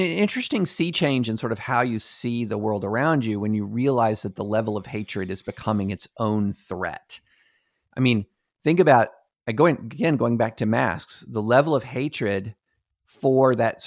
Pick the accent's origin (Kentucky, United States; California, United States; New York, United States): Kentucky, United States; In 1968, if there was a mail bomb in Des Moines, and I'm growing up in Kentucky, I don't know about it.